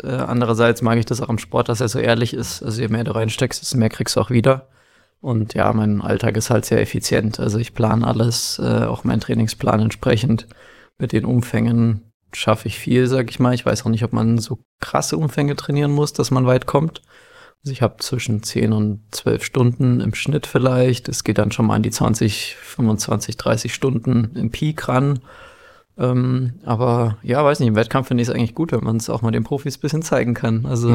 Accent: Dresden, Saxony, Germany; Also eigentlich bin ich ein Ossi. Komme aus Dresden gebürtig. Meine Eltern sind auch Augsburger. Sind dann nach der Wende ein bisschen wurde umstrukturiert und haben beide eine Professur an der TU in Dresden bekommen. Das war ganz cool. Und ich bin dann 98 da geboren.

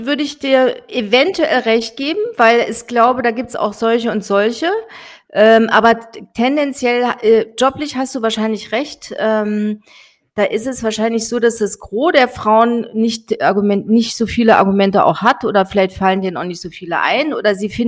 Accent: Germany; also wir jetzt... Als Deutsche, ja.

